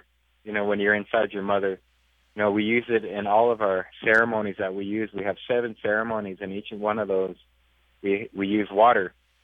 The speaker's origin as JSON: {"language": "English", "town": "Eagle Butte", "region": "South Dakota", "country": "United States", "said": "I'm from Cheyenne Eagle Butte, South Dakota, on the Cheyenne River Sioux Tribal Reservation. The reservation is located right underneath Standing Rock."}